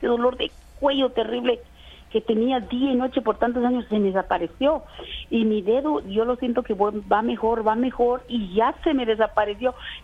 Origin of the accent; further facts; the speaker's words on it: Guatemala; moved away as an adult; now in California, United States; Yo soy de Guatemala y vivo aquí ya en California desde hace 23 años.